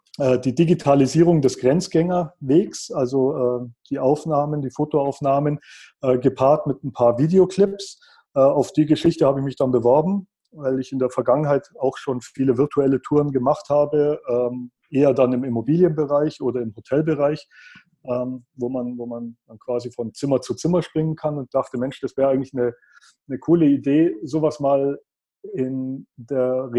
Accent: Bavaria, Germany; komme aus dem Allgäu, bin hier geboren, aufgewachsen und habe eigentlich fast mein gesamtes Leben auch hier verbracht, mit kurzen Unterbrechungen im Freisinger Land.

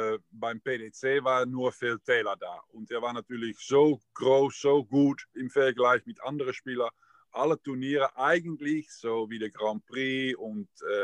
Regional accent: Netherlands; German is a second language; Bei uns in Holland sind wir natürlich auch nicht froh, dass Michael van Gerwen nicht die Spitze ist, wie er gewohnt ist.

